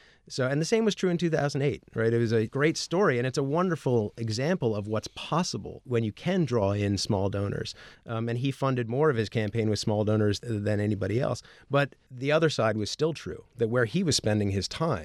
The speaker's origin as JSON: {"language": "English", "town": "New York City", "region": "New York", "country": "United States", "tie": "born or raised there", "said": "I grew up in New York City, yeah."}